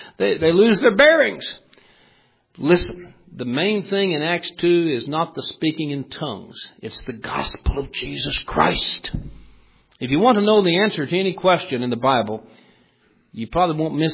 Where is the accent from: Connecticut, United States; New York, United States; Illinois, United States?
Illinois, United States; born there; After all, I was born in Illinois, and I speak Illinois.